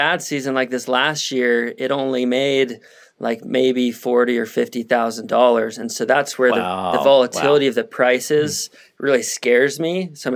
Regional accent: Alaska, United States; I am from Alaska originally, and we have a commercial salmon business out in Bristol Bay, out in the bush.

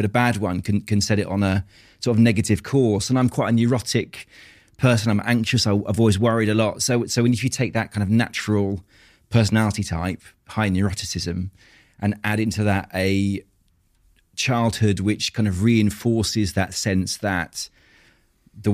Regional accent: Tunbridge Wells, South East England, United Kingdom; I was brought up in Tunbridge Wells in Kent. Middle-class family, very Catholic. It was quite a Victorian, strict, superstitious, religious upbringing.

